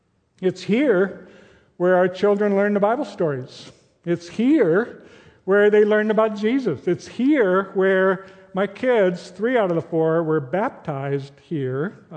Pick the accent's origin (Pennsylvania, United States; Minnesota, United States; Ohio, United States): Minnesota, United States; But, you know, I'm from Minnesota, and I have a photo of me as a little kid in front of the house with snow on the ground, and it's dated May.